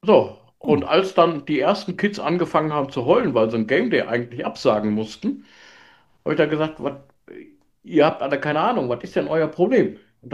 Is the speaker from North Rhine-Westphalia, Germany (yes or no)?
no; Berlin, Germany; born there; gebürtige Berliner